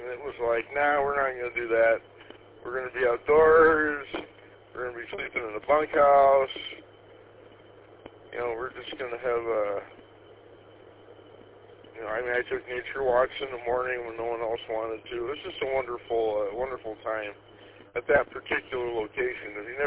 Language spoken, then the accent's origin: English; Gaylord, Michigan, United States; I grew up in Gaylord.